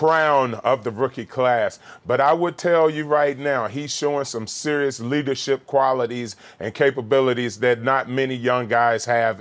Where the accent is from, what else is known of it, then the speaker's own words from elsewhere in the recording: Virginia, United States; You know, I'm from Virginia. I grew up in Virginia, and we're very gun oriented, a lot of hunting, a lot of shooting, a lot of access to guns, but we're taught about them at a young age.